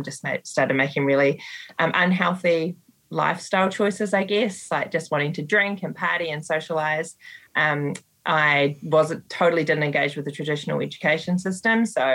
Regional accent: Upper Hutt, Wellington, New Zealand; where I'm born and bred, has a bit of a bad rep sometimes. People, you know, when I proudly say that I'm from Upper Hutt, people go, oh, really? But I really embrace the fact that I'm from Upper Hutt

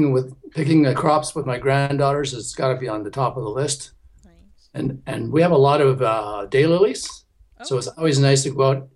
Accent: Ottawa, Ontario, Canada; I say I'm from Ottawa, but I live outside of a little village associated with Ottawa called Stittsville.

